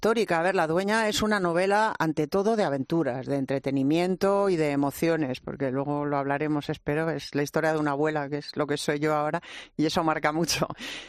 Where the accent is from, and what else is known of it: Spain